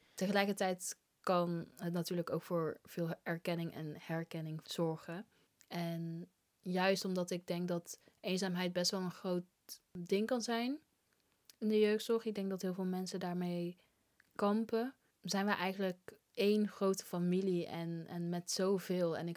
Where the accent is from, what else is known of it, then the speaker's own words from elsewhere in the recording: North Brabant, Netherlands; Wij zijn allemaal, alle drie komen we uit Brabant.